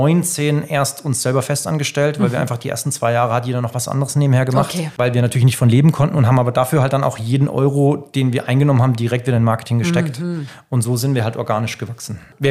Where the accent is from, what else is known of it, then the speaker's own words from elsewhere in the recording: Ihringen, Baden-Württemberg, Germany; also ich komme aus Iring am Kaiserstuhl